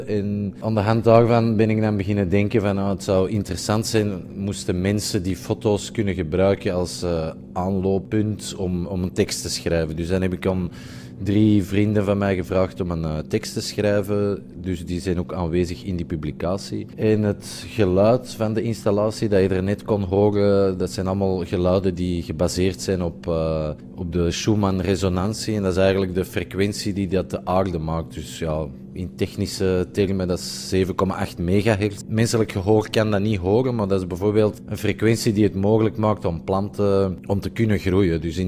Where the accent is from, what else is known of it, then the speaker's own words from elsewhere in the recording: Antwerp, Flanders, Belgium; Ik ben een kunstenaar uit Antwerpen.